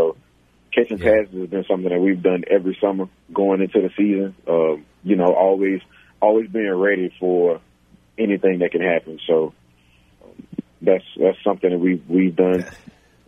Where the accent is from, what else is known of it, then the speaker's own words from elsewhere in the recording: Louisiana, United States; And, you know, I'm born and raised in Louisiana, and he just kind of came around.